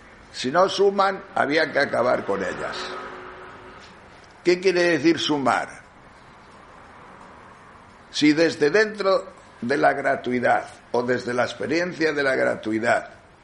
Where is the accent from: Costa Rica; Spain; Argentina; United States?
Spain; Tejerina, Castile and León; mi pueblo ha ganado el campeonato de España en el Domum un año. El pueblo de España que más dinero dio. Al Domum fue Tejerina.